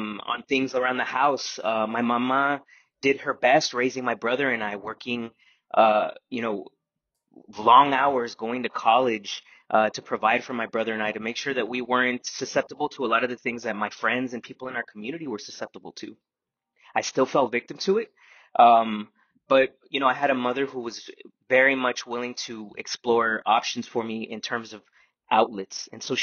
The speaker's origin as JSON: {"language": "English", "town": "El Paso", "region": "Texas", "country": "United States", "said": "And I come from El Paso del Norte, the El Paso region, the frontera, which is right on the border of El Paso."}